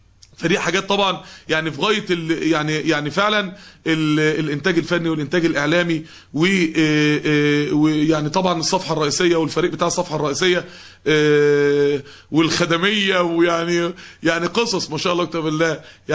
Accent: Mansoura, Dakahlia, Egypt; الدعوه عندنا في المنصوره تقوم على رجلها شويه

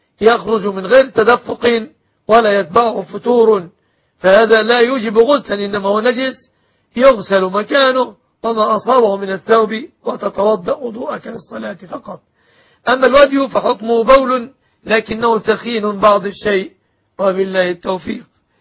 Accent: Egypt

